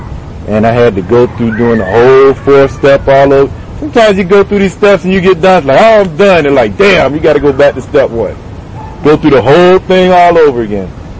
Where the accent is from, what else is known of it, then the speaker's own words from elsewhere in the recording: Virginia, United States; accent: southern; also born or lived in Illinois; I'm from Virginia. You might have picked up the southern accent.